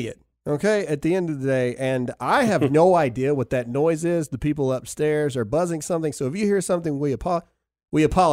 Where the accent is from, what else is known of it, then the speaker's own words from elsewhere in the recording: the South, United States; We are not Fox News. We are not CNN. We're not the typical people. We are just people from the South.